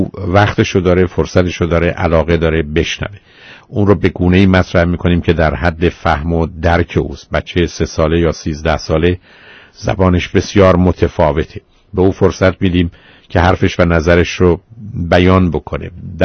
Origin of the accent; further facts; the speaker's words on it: Iran; ما ایرانی هستیم